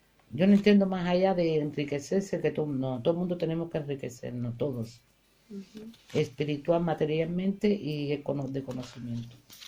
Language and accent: Spanish; Cuba; El día de mañana yo quisiera, sí, estar en mi tierra. Pero hay una cosa que me dificulta, mis hijas. Mis hijas no se sienten cubanas como yo.